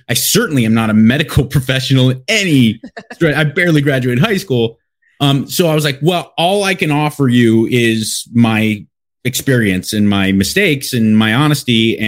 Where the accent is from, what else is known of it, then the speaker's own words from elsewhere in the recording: Los Angeles, California, United States; I'm from Los Angeles, born and raised.